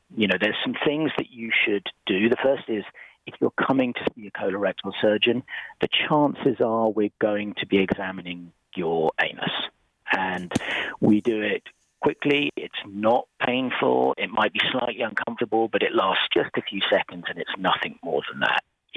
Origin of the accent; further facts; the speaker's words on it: United Kingdom; You know, I'm British